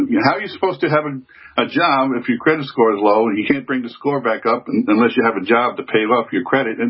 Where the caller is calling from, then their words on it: Long Island, New York, United States; Yes, I'm from Long Island.